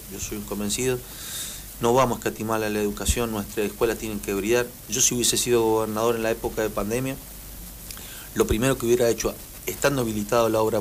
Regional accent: Calingasta, San Juan, Argentina; Yo vengo de Calingasta.

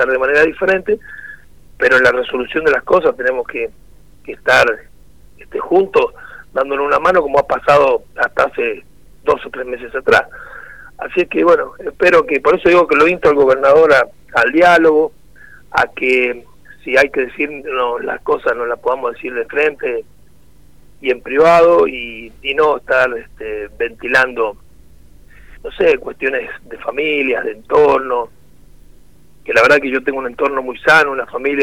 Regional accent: Rivadavia, San Juan, Argentina; los rivadavienses también somos sanjuaninos.

